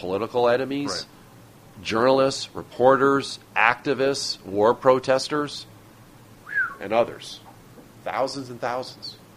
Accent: United States; I'm an American who took an oath to defend the Constitution.

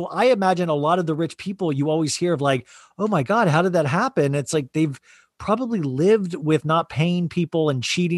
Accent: Kansas, United States; born or raised there

